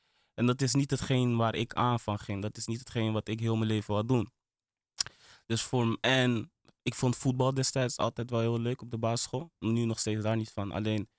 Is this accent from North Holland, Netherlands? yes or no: yes; Amsterdam, North Holland, Netherlands; ik groeide op in Holendrecht. En ja, Holendrecht heeft wel best wel een imago. Maar het ding is dus, destijds in de Bijlmer, toen ik opgroeide als Afrikaanse jongere